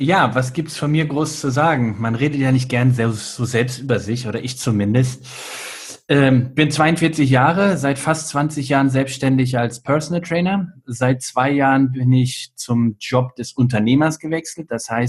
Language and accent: German; Bielefeld, North Rhine-Westphalia, Germany; now in Mannheim, Germany; Ich bin in Bielefeld aufgewachsen und aus familiären Gründen sind wir dann nach Mannheim gezogen.